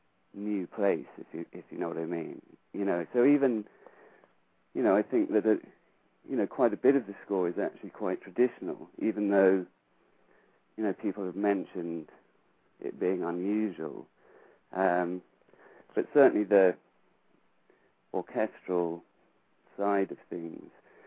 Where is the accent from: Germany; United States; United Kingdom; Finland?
United Kingdom; England; You know, obviously I'm from England